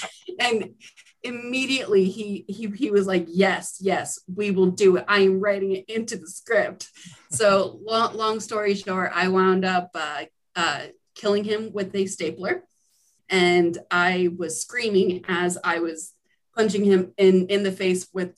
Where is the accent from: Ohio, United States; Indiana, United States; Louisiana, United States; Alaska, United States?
Ohio, United States; Bucyrus; born there; Well, I was born in Bucyrus, Ohio.